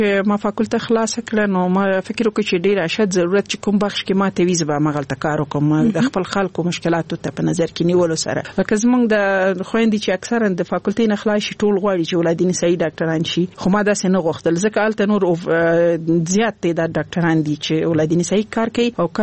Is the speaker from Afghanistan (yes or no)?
yes; Laghman, Afghanistan; also born or lived in Nangarhar; زه خپل د لغمان ولایت يم